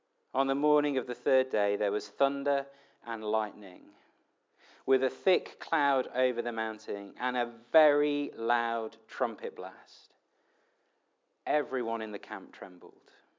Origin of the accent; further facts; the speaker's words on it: United Kingdom; as you do as a Brit, you see a crowd